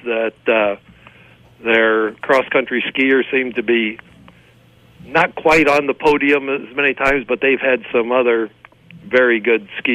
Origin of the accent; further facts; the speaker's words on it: Mason City, Iowa, United States; Grew up in northern Iowa.